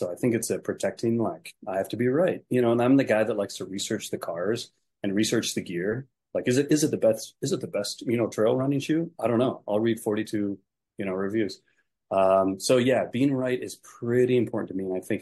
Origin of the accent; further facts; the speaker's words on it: Wisconsin, United States; I grew up in Wisconsin, and God bless them. You know, people in Wisconsin were basically like, look, suck it up, buttercup.